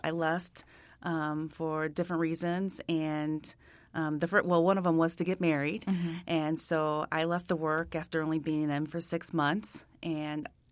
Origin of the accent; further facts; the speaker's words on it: Belleville, Illinois, United States; also born or lived in Texas; I grew up in Belleville, Illinois, which is in the Midland Division for the Salvation Army.